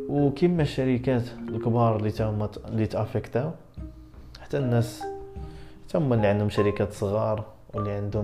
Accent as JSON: {"language": "Arabic", "country": "Morocco", "said": "حنا كمواطنين، حنا كمغاربه بينا وبعضياتنا"}